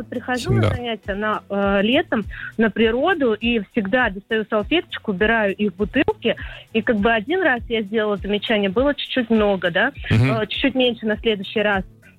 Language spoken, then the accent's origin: Russian; Moscow, Russia; я из Москвы.